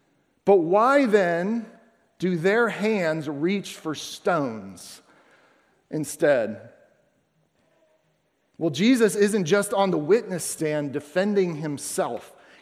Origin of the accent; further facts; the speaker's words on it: Florida, United States; the biggest joke was that I always wore flip-flops because I'm from Florida.